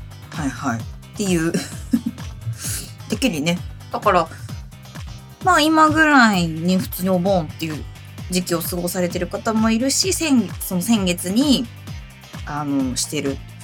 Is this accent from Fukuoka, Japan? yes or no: no; Tokyo, Japan; born there; also born or lived in Chiba; まあ一応ね、東京生まれっちゃ東京生まれだし、まあ、千葉ら辺にはいたんですけど、